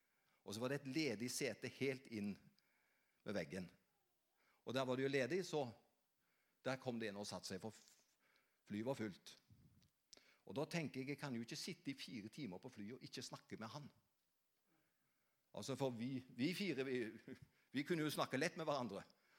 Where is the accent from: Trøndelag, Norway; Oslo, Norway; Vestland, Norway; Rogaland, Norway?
Rogaland, Norway; Avaldsnes; Jeg kom fra Avaldsnes på Karmøy